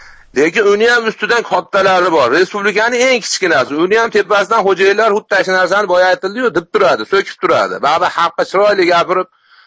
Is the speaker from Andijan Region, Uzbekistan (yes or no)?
no; Margilan, Fergana Region, Uzbekistan; Marg'ilondanman.